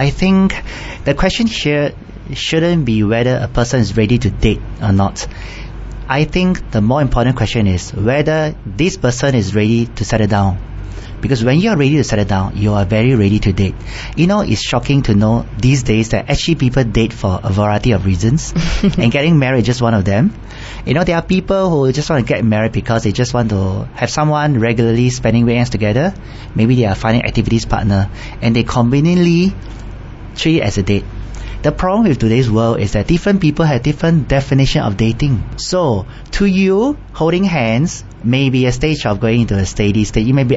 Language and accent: English; Singapore; from Singapore.